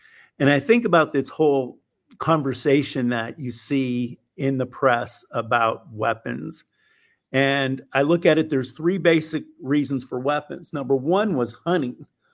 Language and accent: English; United States; And as an American and as a military man who swore an oath to defend the Constitution of the United States